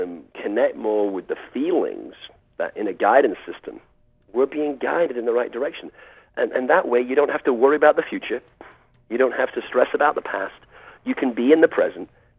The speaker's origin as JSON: {"language": "English", "region": "England", "country": "United Kingdom", "moved": "yes", "lives_now": "United States", "said": "Well, I came over here from the UK. Obviously, most people can realize I'm not from California or China. And the thing that was really helpful to me was the fact that there was no entitlement. If I didn't make it, I was going to be on the next boat back to England."}